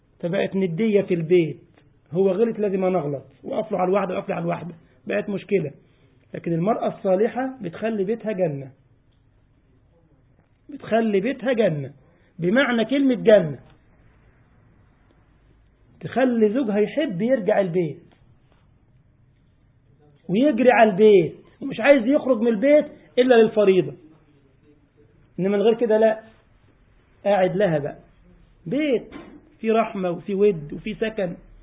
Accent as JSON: {"language": "Arabic", "country": "Egypt", "said": "وانت عارف المثل اللي عندنا في مصر"}